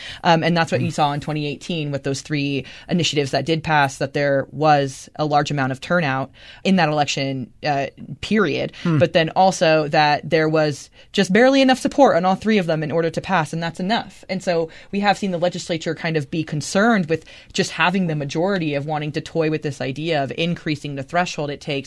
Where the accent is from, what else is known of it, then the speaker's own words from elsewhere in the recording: Oregon, United States; moved away as an adult; now in Utah, United States; But I mean, like, I'm from Oregon, right? And Oregon, I wasn't able to vote in Oregon because I was 18 when I moved here.